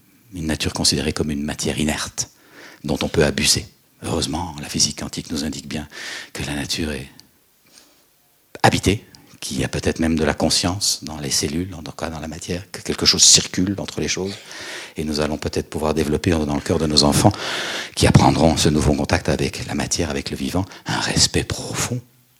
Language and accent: French; Belgium; Moi, je viens de Belgique, je n'ai pas eu le moindre attentat, pas de champ de mine.